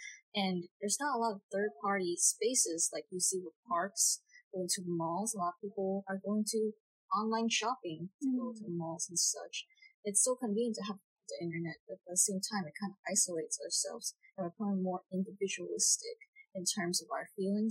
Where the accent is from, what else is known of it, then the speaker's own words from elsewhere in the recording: Brooklyn, New York, United States; I grew up in Brooklyn and I'm 19 years old.